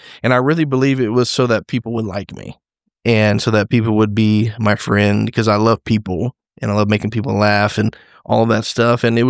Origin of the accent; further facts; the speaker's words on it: Jacksonville, Florida, United States; So I grew up in Jacksonville, Florida. My dad was a pastor.